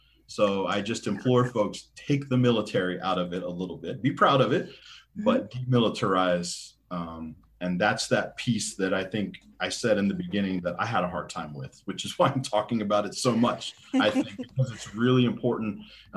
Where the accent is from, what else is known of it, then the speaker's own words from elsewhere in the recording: East Coast, United States; now in Phoenix, United States; I'm from the East Coast originally, but we had decided we wanted to stay in Phoenix and we were going to be here.